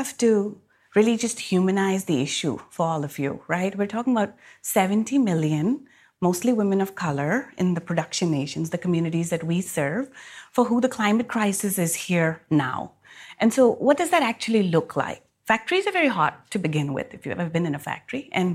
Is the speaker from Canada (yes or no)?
no; Pakistan; When 2/3 of my home country in Pakistan was underwater